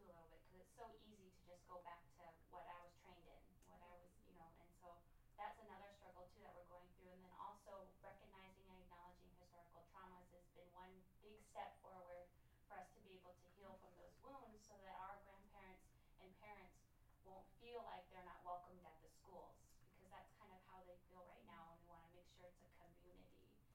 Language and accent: English; Alaska, United States; we're bringing it slowly down to the South, which is where I'm from. I'm from the Bering Strait region.